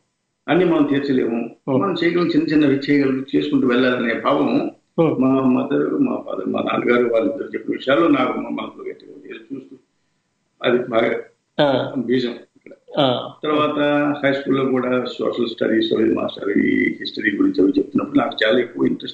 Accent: Errapudi, Andhra Pradesh, India; మాది పశ్చిమ గోదావరి జిల్లా ఎర్రపూడి దేవరపల్లి మండలం. మాది సామాన్య వ్యవసాయ కుటుంబం.

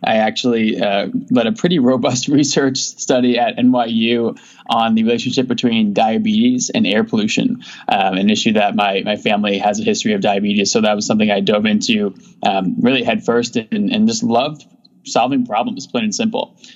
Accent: New York, United States; So I grew up in Westchester, New York, about an hour north of Manhattan.

